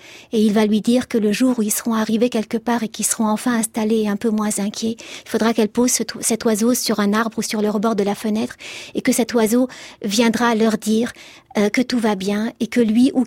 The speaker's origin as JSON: {"language": "French", "country": "Lebanon", "tie": "born or raised there", "moved": "yes", "said": "Alors moi, j'ai passé mon enfance au Liban et j'ai vécu 2 ans de guerre"}